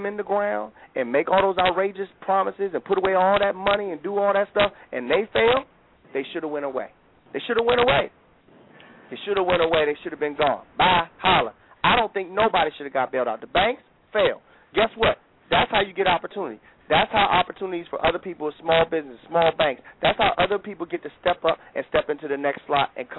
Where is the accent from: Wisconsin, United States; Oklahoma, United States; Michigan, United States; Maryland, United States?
Michigan, United States; I think I'm from Michigan, born and raised, but the auto companies should have went to hell.